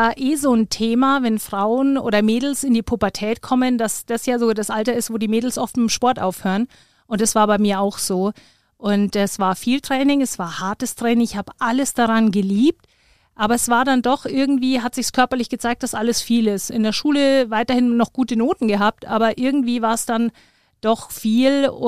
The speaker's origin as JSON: {"language": "German", "town": "Munich", "region": "Bavaria", "country": "Germany", "tie": "born or raised there", "said": "ich bin ein Münchner Kindl, ein echtes Münchner Kindl, das kriegt man nicht aus mir raus."}